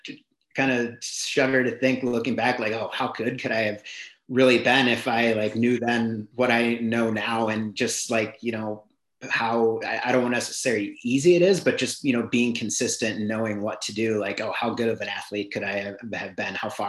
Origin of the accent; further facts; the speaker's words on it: Wisconsin, United States; Growing up in Wisconsin, we have a lot of cheese and fried foods and stuff like that.